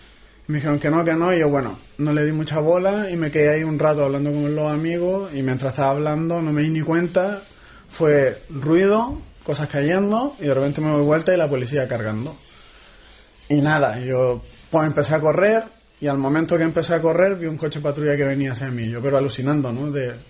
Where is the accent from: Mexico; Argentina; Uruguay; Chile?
Chile; soy chileno, tengo 26 años, bueno, casi 27, en una semana 27